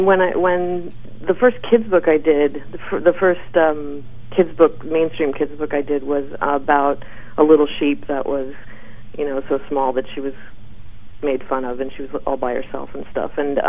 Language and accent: English; East Coast, United States; also born or lived in Bay Area; now in Sydney, Australia; I grew up on the East Coast, so I'm not. I mean, you know, I'm more. I miss New York a lot. And Sydney's kind of my New York now.